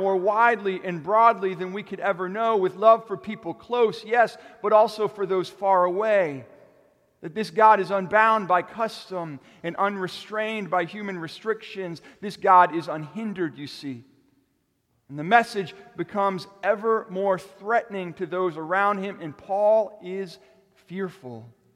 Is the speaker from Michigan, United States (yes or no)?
no; Lakeland, Florida, United States; Mr. Hughes was the local theater guru in my hometown of Lakeland, Florida.